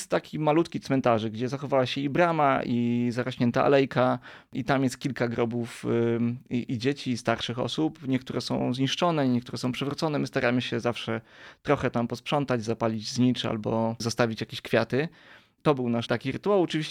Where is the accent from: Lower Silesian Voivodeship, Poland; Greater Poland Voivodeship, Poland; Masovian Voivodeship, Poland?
Lower Silesian Voivodeship, Poland; Lubin; Ja pochodzę z Lubina. W Lubinie koło Legnicy nie zachował się żaden cmentarz